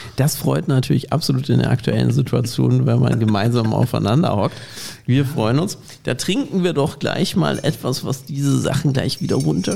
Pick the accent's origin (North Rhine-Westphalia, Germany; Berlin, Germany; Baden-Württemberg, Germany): Baden-Württemberg, Germany; Ja, also mehr aus dem Baden, ja.